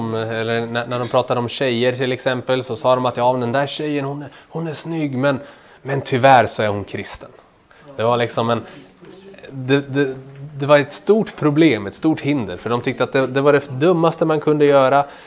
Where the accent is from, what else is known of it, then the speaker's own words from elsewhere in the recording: Örebro, Örebro County, Sweden; Jag är äldst av 4 bröder. Vi växte upp utanför Örebro, ute på landet.